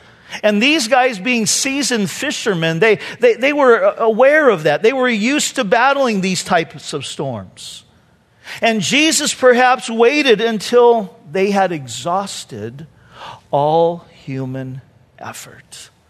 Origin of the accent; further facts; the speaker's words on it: Santa Ana, California, United States; Okay, I grew up in Santa Ana. It was a rough place.